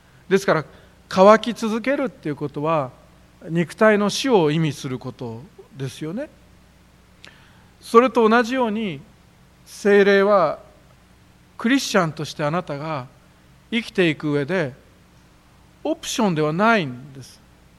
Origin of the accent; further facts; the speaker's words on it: Nagoya, Aichi, Japan; こうして名古屋で育っています私が見ますと、不安に襲われるわけです。